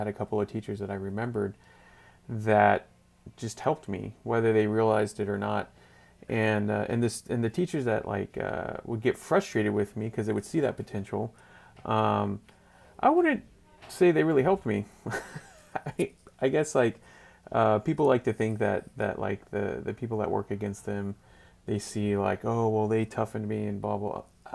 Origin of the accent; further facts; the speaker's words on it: San Antonio, Texas, United States; for those that don't know me, I have a varied background. I grew up kind of in San Antonio, Texas, in a urban suburban environment.